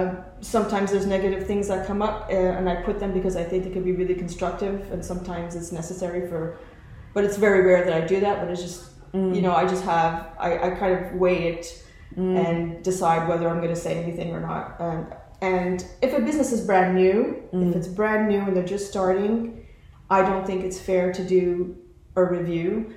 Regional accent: Canada; I think as a Canadian, I'm not afraid to bring up things if it's not right.

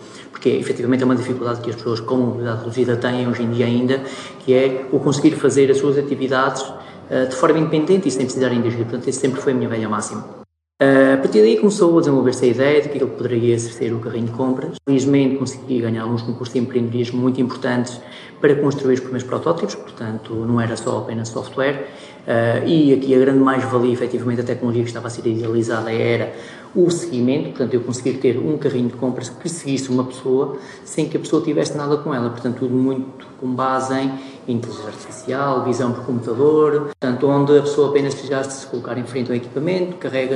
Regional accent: Teixoso, Castelo Branco, Portugal; como já referiste muito bem. Sou natural da Covilhã, portanto, do interior de Portugal, uma pequena vilazinha chamada Teixoso.

